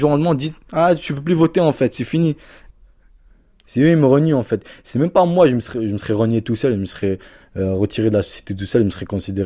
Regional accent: France; elle est française, mon arrière-grand-père, il est français. Ils sont tous français. Donc moi, j'ai ça, c'est dans mon sang. J'ai pas demandé de titre de séjour ou quoi que ce soit. Je suis français.

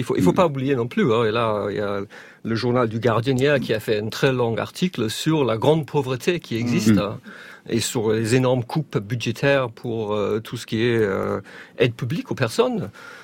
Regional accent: England, United Kingdom; French is a second language; moi j'ai grandi en Angleterre dans les années 60-70

